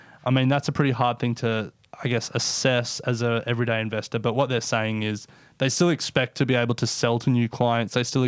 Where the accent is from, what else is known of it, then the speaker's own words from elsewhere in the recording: Australia; the obvious one as Australian speaking in Australia is superannuation.